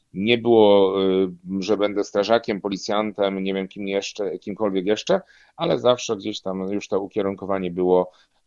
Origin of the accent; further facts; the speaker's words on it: Ostrów Wielkopolski, Greater Poland Voivodeship, Poland; to też było blisko mojej miejscowości rodzinnej, bo ja z Ostrowa Wielkopolskiego pochodzę